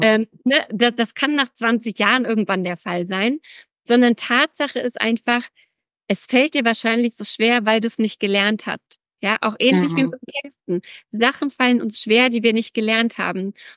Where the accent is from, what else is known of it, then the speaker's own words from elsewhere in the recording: Mecklenburg-Vorpommern, Germany; Ich bin nördlich, so wie du, komme ich auch aus Mecklenburg-Vorpommern.